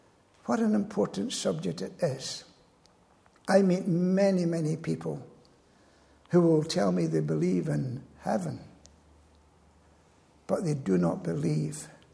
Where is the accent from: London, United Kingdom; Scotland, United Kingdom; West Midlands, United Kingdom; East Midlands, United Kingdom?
Scotland, United Kingdom; Glasgow; moved away; I come from Glasgow, or as they say in Scotland, Glesky. I was born in the tenements in Glasgow. And although it's 60 years since I was in Glasgow, I still call myself a Glaswegian.